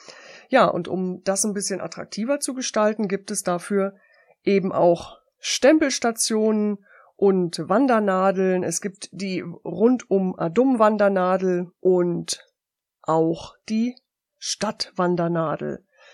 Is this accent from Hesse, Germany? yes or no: no; Wernigerode, Saxony-Anhalt, Germany; born there; weil ich komme aus dem Harz. Ich bin in Wernigerode geboren